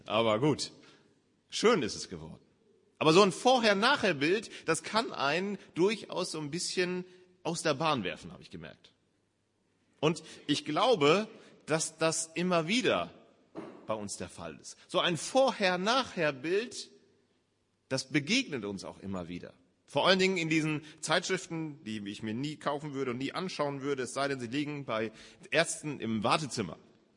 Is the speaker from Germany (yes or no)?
yes; Lower Saxony, Germany; In meinem letzten Urlaub bin ich noch mal in meiner alten Heimat gewesen, in Ostfriesland.